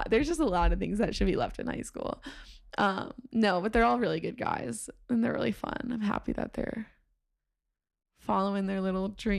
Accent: Michigan, United States; So I am from Michigan, and the high school I went to housed all the NTDP players

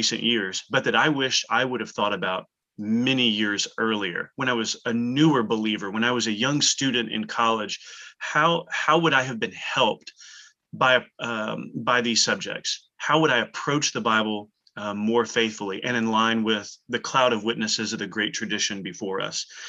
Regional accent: Texas, United States; moved away as an adult; now in Louisville, United States; And so I love living in Louisville with our family. We're originally from Texas, and so we're enjoying four real seasons in Louisville

